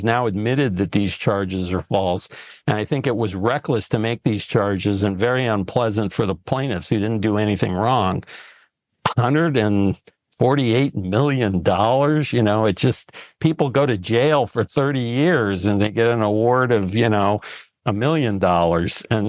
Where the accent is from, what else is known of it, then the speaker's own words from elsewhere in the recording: California, United States; now in New York, United States; I'm a Californian, so